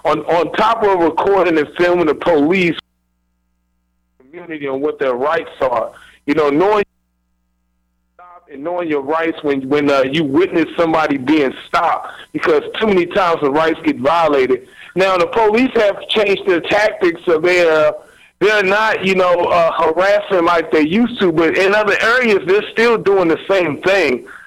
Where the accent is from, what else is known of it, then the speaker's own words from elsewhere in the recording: Washington, District of Columbia, United States; also born or lived in Texas; now in Missouri, United States; I've only been in Missouri for 3 years. I'm actually from Washington, D.C., so a lot of stuff is a little bit different.